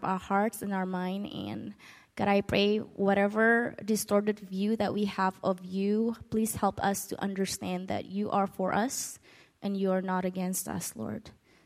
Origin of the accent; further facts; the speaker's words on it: Seattle, Washington, United States; I'm from Seattle.